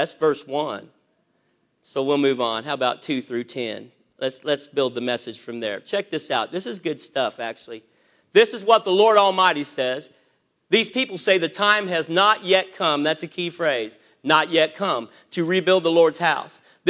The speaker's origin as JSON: {"language": "English", "region": "Indiana", "country": "United States", "said": "You see, I'm from the South, Southern Indiana. I actually spent time in Hazard. I know where Beattyville, Kentucky is."}